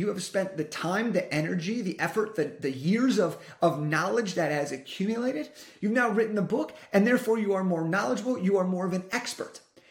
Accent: California, United States; I was getting paid thousands of dollars to speak around California, which is my home state

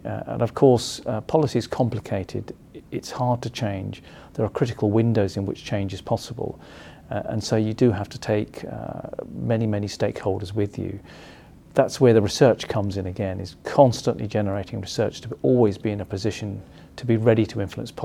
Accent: Kenya; born there; I'm also of Sikh Punjabi heritage. My parents were migrants. I was born in Kenya. They lived in Kenya for many years.

